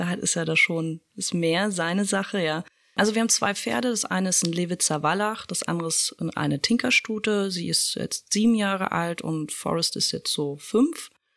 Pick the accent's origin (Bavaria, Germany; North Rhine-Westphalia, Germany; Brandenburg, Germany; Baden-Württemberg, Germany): Brandenburg, Germany; Spremberg; Ich komme aus der Lausitz, aus Spremberg